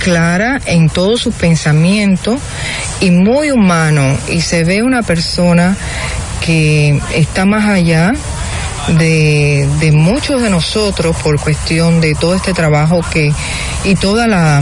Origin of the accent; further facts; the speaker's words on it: Cuba; now in Miami, United States; de Cuba, vivo en Miami